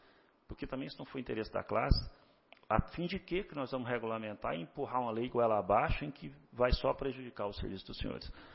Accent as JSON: {"language": "Portuguese", "town": "Morrinhos", "region": "Goiás", "country": "Brazil", "tie": "born or raised there", "also_born_or_lived": "Anápolis", "said": "E, embora tenha sido criado em Morrinhos e meus valores são de lá, eu sempre replico também que eu sou nascido ali na Mauá, né?"}